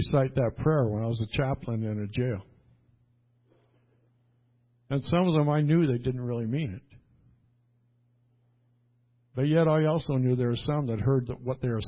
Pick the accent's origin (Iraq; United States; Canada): Canada; born there; I can never be president. Why? Because I was born in Canada.